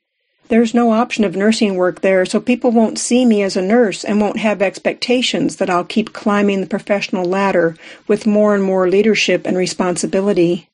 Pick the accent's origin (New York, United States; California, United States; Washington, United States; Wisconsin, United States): Washington, United States; Lopez Island; I'm a writer from Lopez Island, Washington, where I attend Lopez Island Preparative Meeting